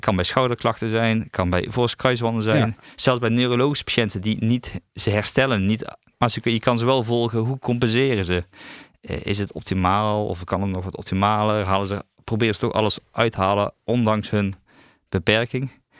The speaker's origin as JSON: {"language": "Dutch", "town": "Veldhoven", "region": "North Brabant", "country": "Netherlands", "tie": "born or raised there", "also_born_or_lived": "Heerlen", "said": "Ik ben opgegroeid in Veldhoven. Ik ben Heerlen geboren, maar na zes jaar zijn mijn ouders komen er vandaan. Weer terug naar Veldhoven gegaan. Dus daar ben ik opgegroeid."}